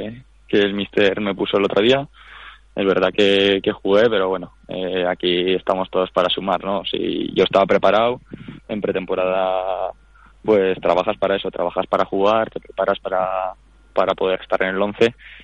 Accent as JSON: {"language": "Spanish", "town": "Ondarroa", "region": "Basque Country", "country": "Spain", "tie": "born or raised there", "said": "yo soy vasco, yo soy de Ondarroa, de un pueblo de Vizcaya, de un pueblo costero, ¿no? De Vizcaya. Se llama Ondarroa, unos 10.000 habitantes. Y ya nací allí."}